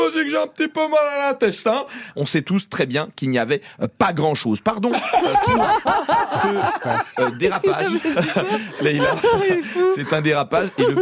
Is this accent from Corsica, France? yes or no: yes; Corsica, France; Je n'ai jamais fait de braquage, mais j'ai grandi en Corse.